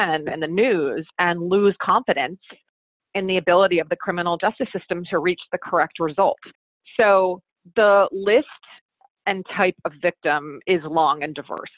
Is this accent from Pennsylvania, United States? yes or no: yes; Pennsylvania, United States; So for example, my home state of Pennsylvania doesn't offer them a dime.